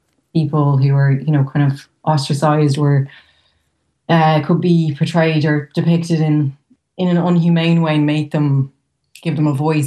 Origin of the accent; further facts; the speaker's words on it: Westmeath, Ireland; I came from the Midlands, and growing up there was no one from Westmeath that was working professionally as an actor.